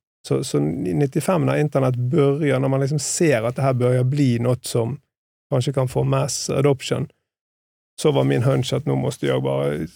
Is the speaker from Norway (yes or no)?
yes; Bergen, Vestland, Norway; Jag är från Second City, så det är Norges Göteborg, kan man kalla det på.